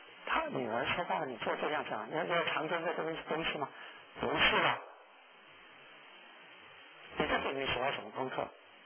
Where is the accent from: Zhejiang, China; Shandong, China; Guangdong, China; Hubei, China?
Hubei, China; Wuhan; 有的时候像想到我这是湖北人，你知道吗？我是武汉人啊